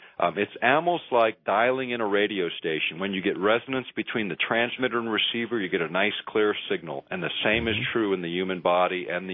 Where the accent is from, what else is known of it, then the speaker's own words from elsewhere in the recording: Alaska, United States; I'm inundated with electromagnetic fields here in the microwave range that I was not exposed to in my home state of Alaska, as an example.